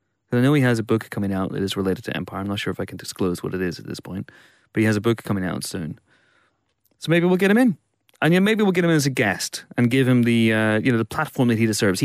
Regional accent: Northern Ireland, United Kingdom; So if I'm from the Adam's apple of Northern Ireland, he would be from the bit round the back near the jugular.

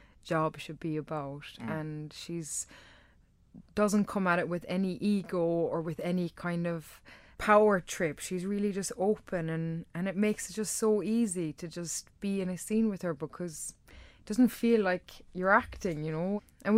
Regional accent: Ireland; It's funny because I hardly ever use my own accent. Like, I think I've only used it once in a play. And yeah, a lot of people think I'm either very English or very something else. And then they meet me and they're like, "Oh my God, you're very Irish."

